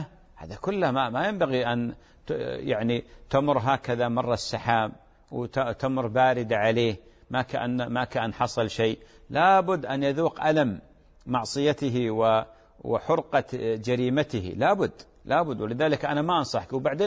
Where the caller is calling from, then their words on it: Iraq; من العراق